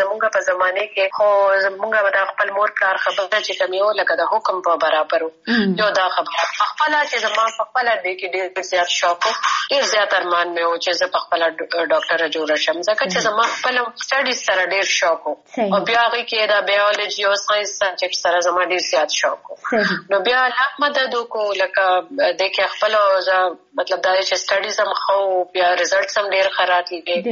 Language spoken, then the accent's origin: Pashto; Peshawar, Khyber Pakhtunkhwa, Pakistan; زه چې دلته په خبر کې پیدا شوم او دلته لوی شوم پېښور یونیورسيټي کې. زما پورا ژوند دلته تیر شوی.